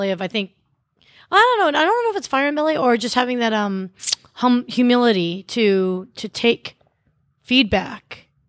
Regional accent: Orlando, Florida, United States; born there; It's just gay Florida. I was born in Orlando, so yay.

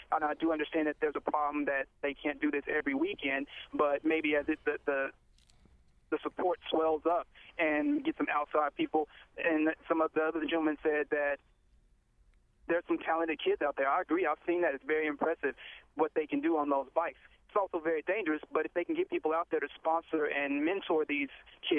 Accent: Louisiana, United States; now in Baltimore, United States; I'm a country boy. I didn't grow up here in Baltimore. I grew up in Louisiana, and I'm used to seeing dirt bikes, four-wheelers, all those things.

